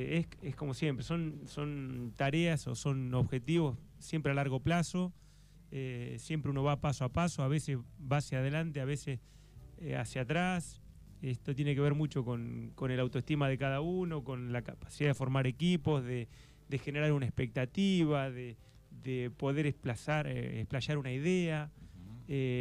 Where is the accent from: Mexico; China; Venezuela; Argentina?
Argentina; esa grieta nos va a unir como argentinos